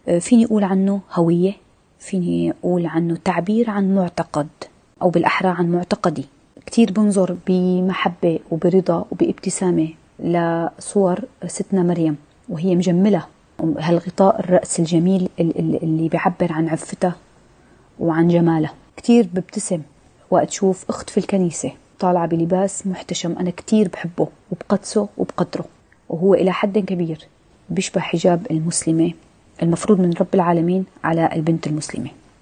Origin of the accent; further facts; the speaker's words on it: Syria; من سوريا.